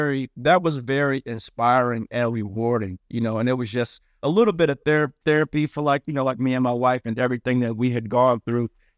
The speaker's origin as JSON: {"language": "English", "town": "St. Louis", "region": "Missouri", "country": "United States", "tie": "born or raised there", "said": "And the show was inspired by me and my wife growing up in St. Louis."}